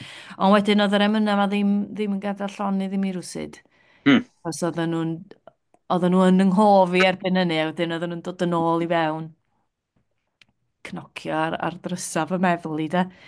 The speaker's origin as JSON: {"language": "Welsh", "town": "Rhiwlas", "region": "Wales", "country": "United Kingdom", "moved": "yes", "lives_now": "Scrignac, France", "said": "Dwi'n dod o Rhiwlas ymwreiddiol yn Nyffryn Ogwen, a dwi rwan yn byw yn Sgriniac yng nghanol Llydaw."}